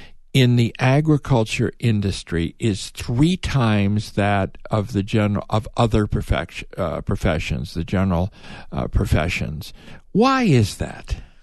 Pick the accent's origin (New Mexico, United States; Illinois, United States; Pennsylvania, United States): Illinois, United States; Chicago; And I remember even growing up in the Chicago area, we would go out to a restaurant.